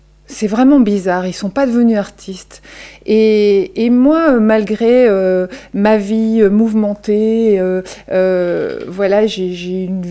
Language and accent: French; Belgium; Moi, je suis belge et en fait, le pigeon en Belgique, c'est quelque chose.